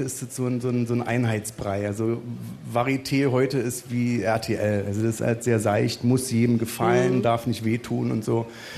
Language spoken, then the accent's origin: German; Berlin, Germany; ich bin in Neukölln geboren, im Wedding bin ich dann aufgewachsen und später, wir haben auch mal auf dem Land gewohnt, irgendwie in der Nähe von Heidelberg